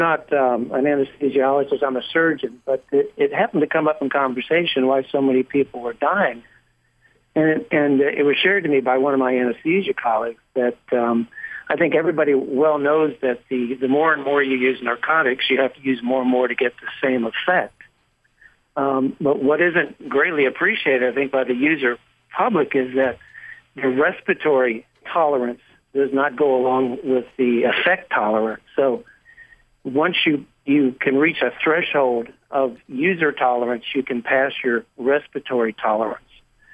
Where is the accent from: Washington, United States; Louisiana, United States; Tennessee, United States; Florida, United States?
Florida, United States; Well, I'm from Florida.